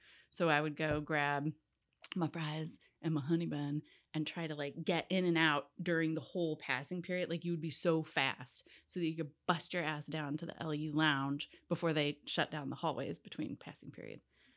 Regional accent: Midwest, United States; We're Midwesterners.

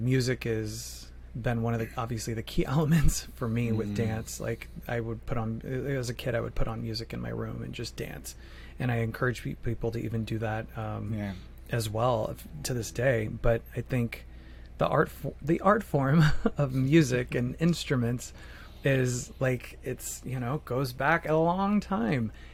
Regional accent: Phoenix, Arizona, United States; I'm from Phoenix, Arizona. I had no clue about cold winters. I grew up in the Valley of the Sun, the hot desert.

